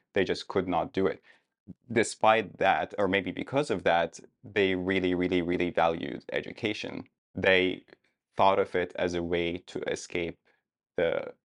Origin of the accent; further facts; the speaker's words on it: Abu Dhabi, United Arab Emirates; I grew up in Abu Dhabi, which is in the United Arab Emirates